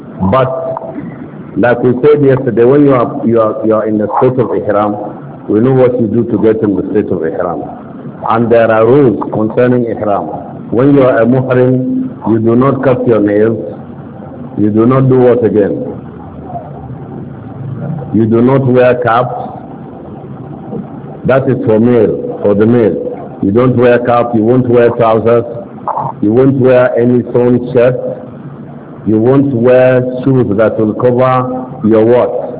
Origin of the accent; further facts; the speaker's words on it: Nigeria; Because I came all the way from Nigeria, so I know what I came to do.